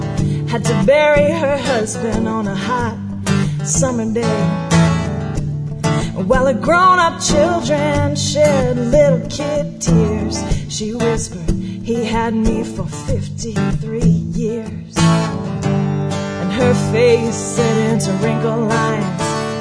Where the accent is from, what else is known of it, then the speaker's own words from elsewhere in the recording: Atlanta, Georgia, United States; I'm from Atlanta.